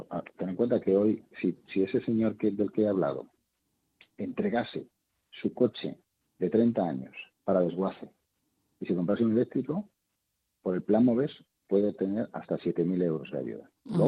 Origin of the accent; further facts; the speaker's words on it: Santa Cristina, Castile and León, Spain; mi pueblo, Santa Cristina, en Zamora, es un pueblecito de 1000 habitantes que tiene a 2 kilómetros de una mente que es como el pueblo grande que tiene 20.000 habitantes donde haces las compras